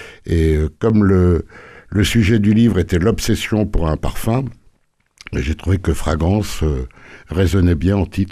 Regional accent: Marseille, Provence-Alpes-Côte d'Azur, France; moi-même je suis né à Marseille, donc j'ai vécu dans l'ambiance du port.

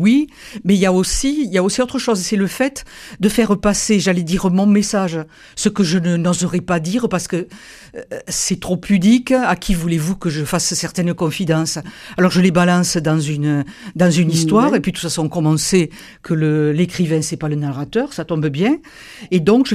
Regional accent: England, United Kingdom; Je suis anglais

